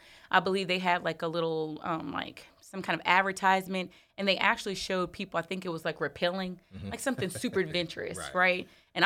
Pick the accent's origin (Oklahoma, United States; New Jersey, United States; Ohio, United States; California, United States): New Jersey, United States; Long Branch; So I'm originally from Long Branch, New Jersey. I doubt anybody really knows about it. It's kind of on the shore, not Jersey Shore.